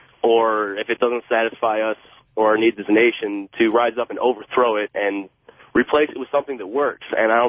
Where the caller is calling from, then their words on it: Livonia, Michigan, United States; I'm calling from Livonia.